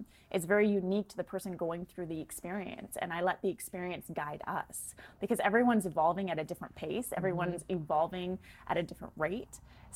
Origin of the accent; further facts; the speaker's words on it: Vancouver, British Columbia, Canada; now in Los Angeles, United States; You know, I came from Canada. I moved from Vancouver in 2014.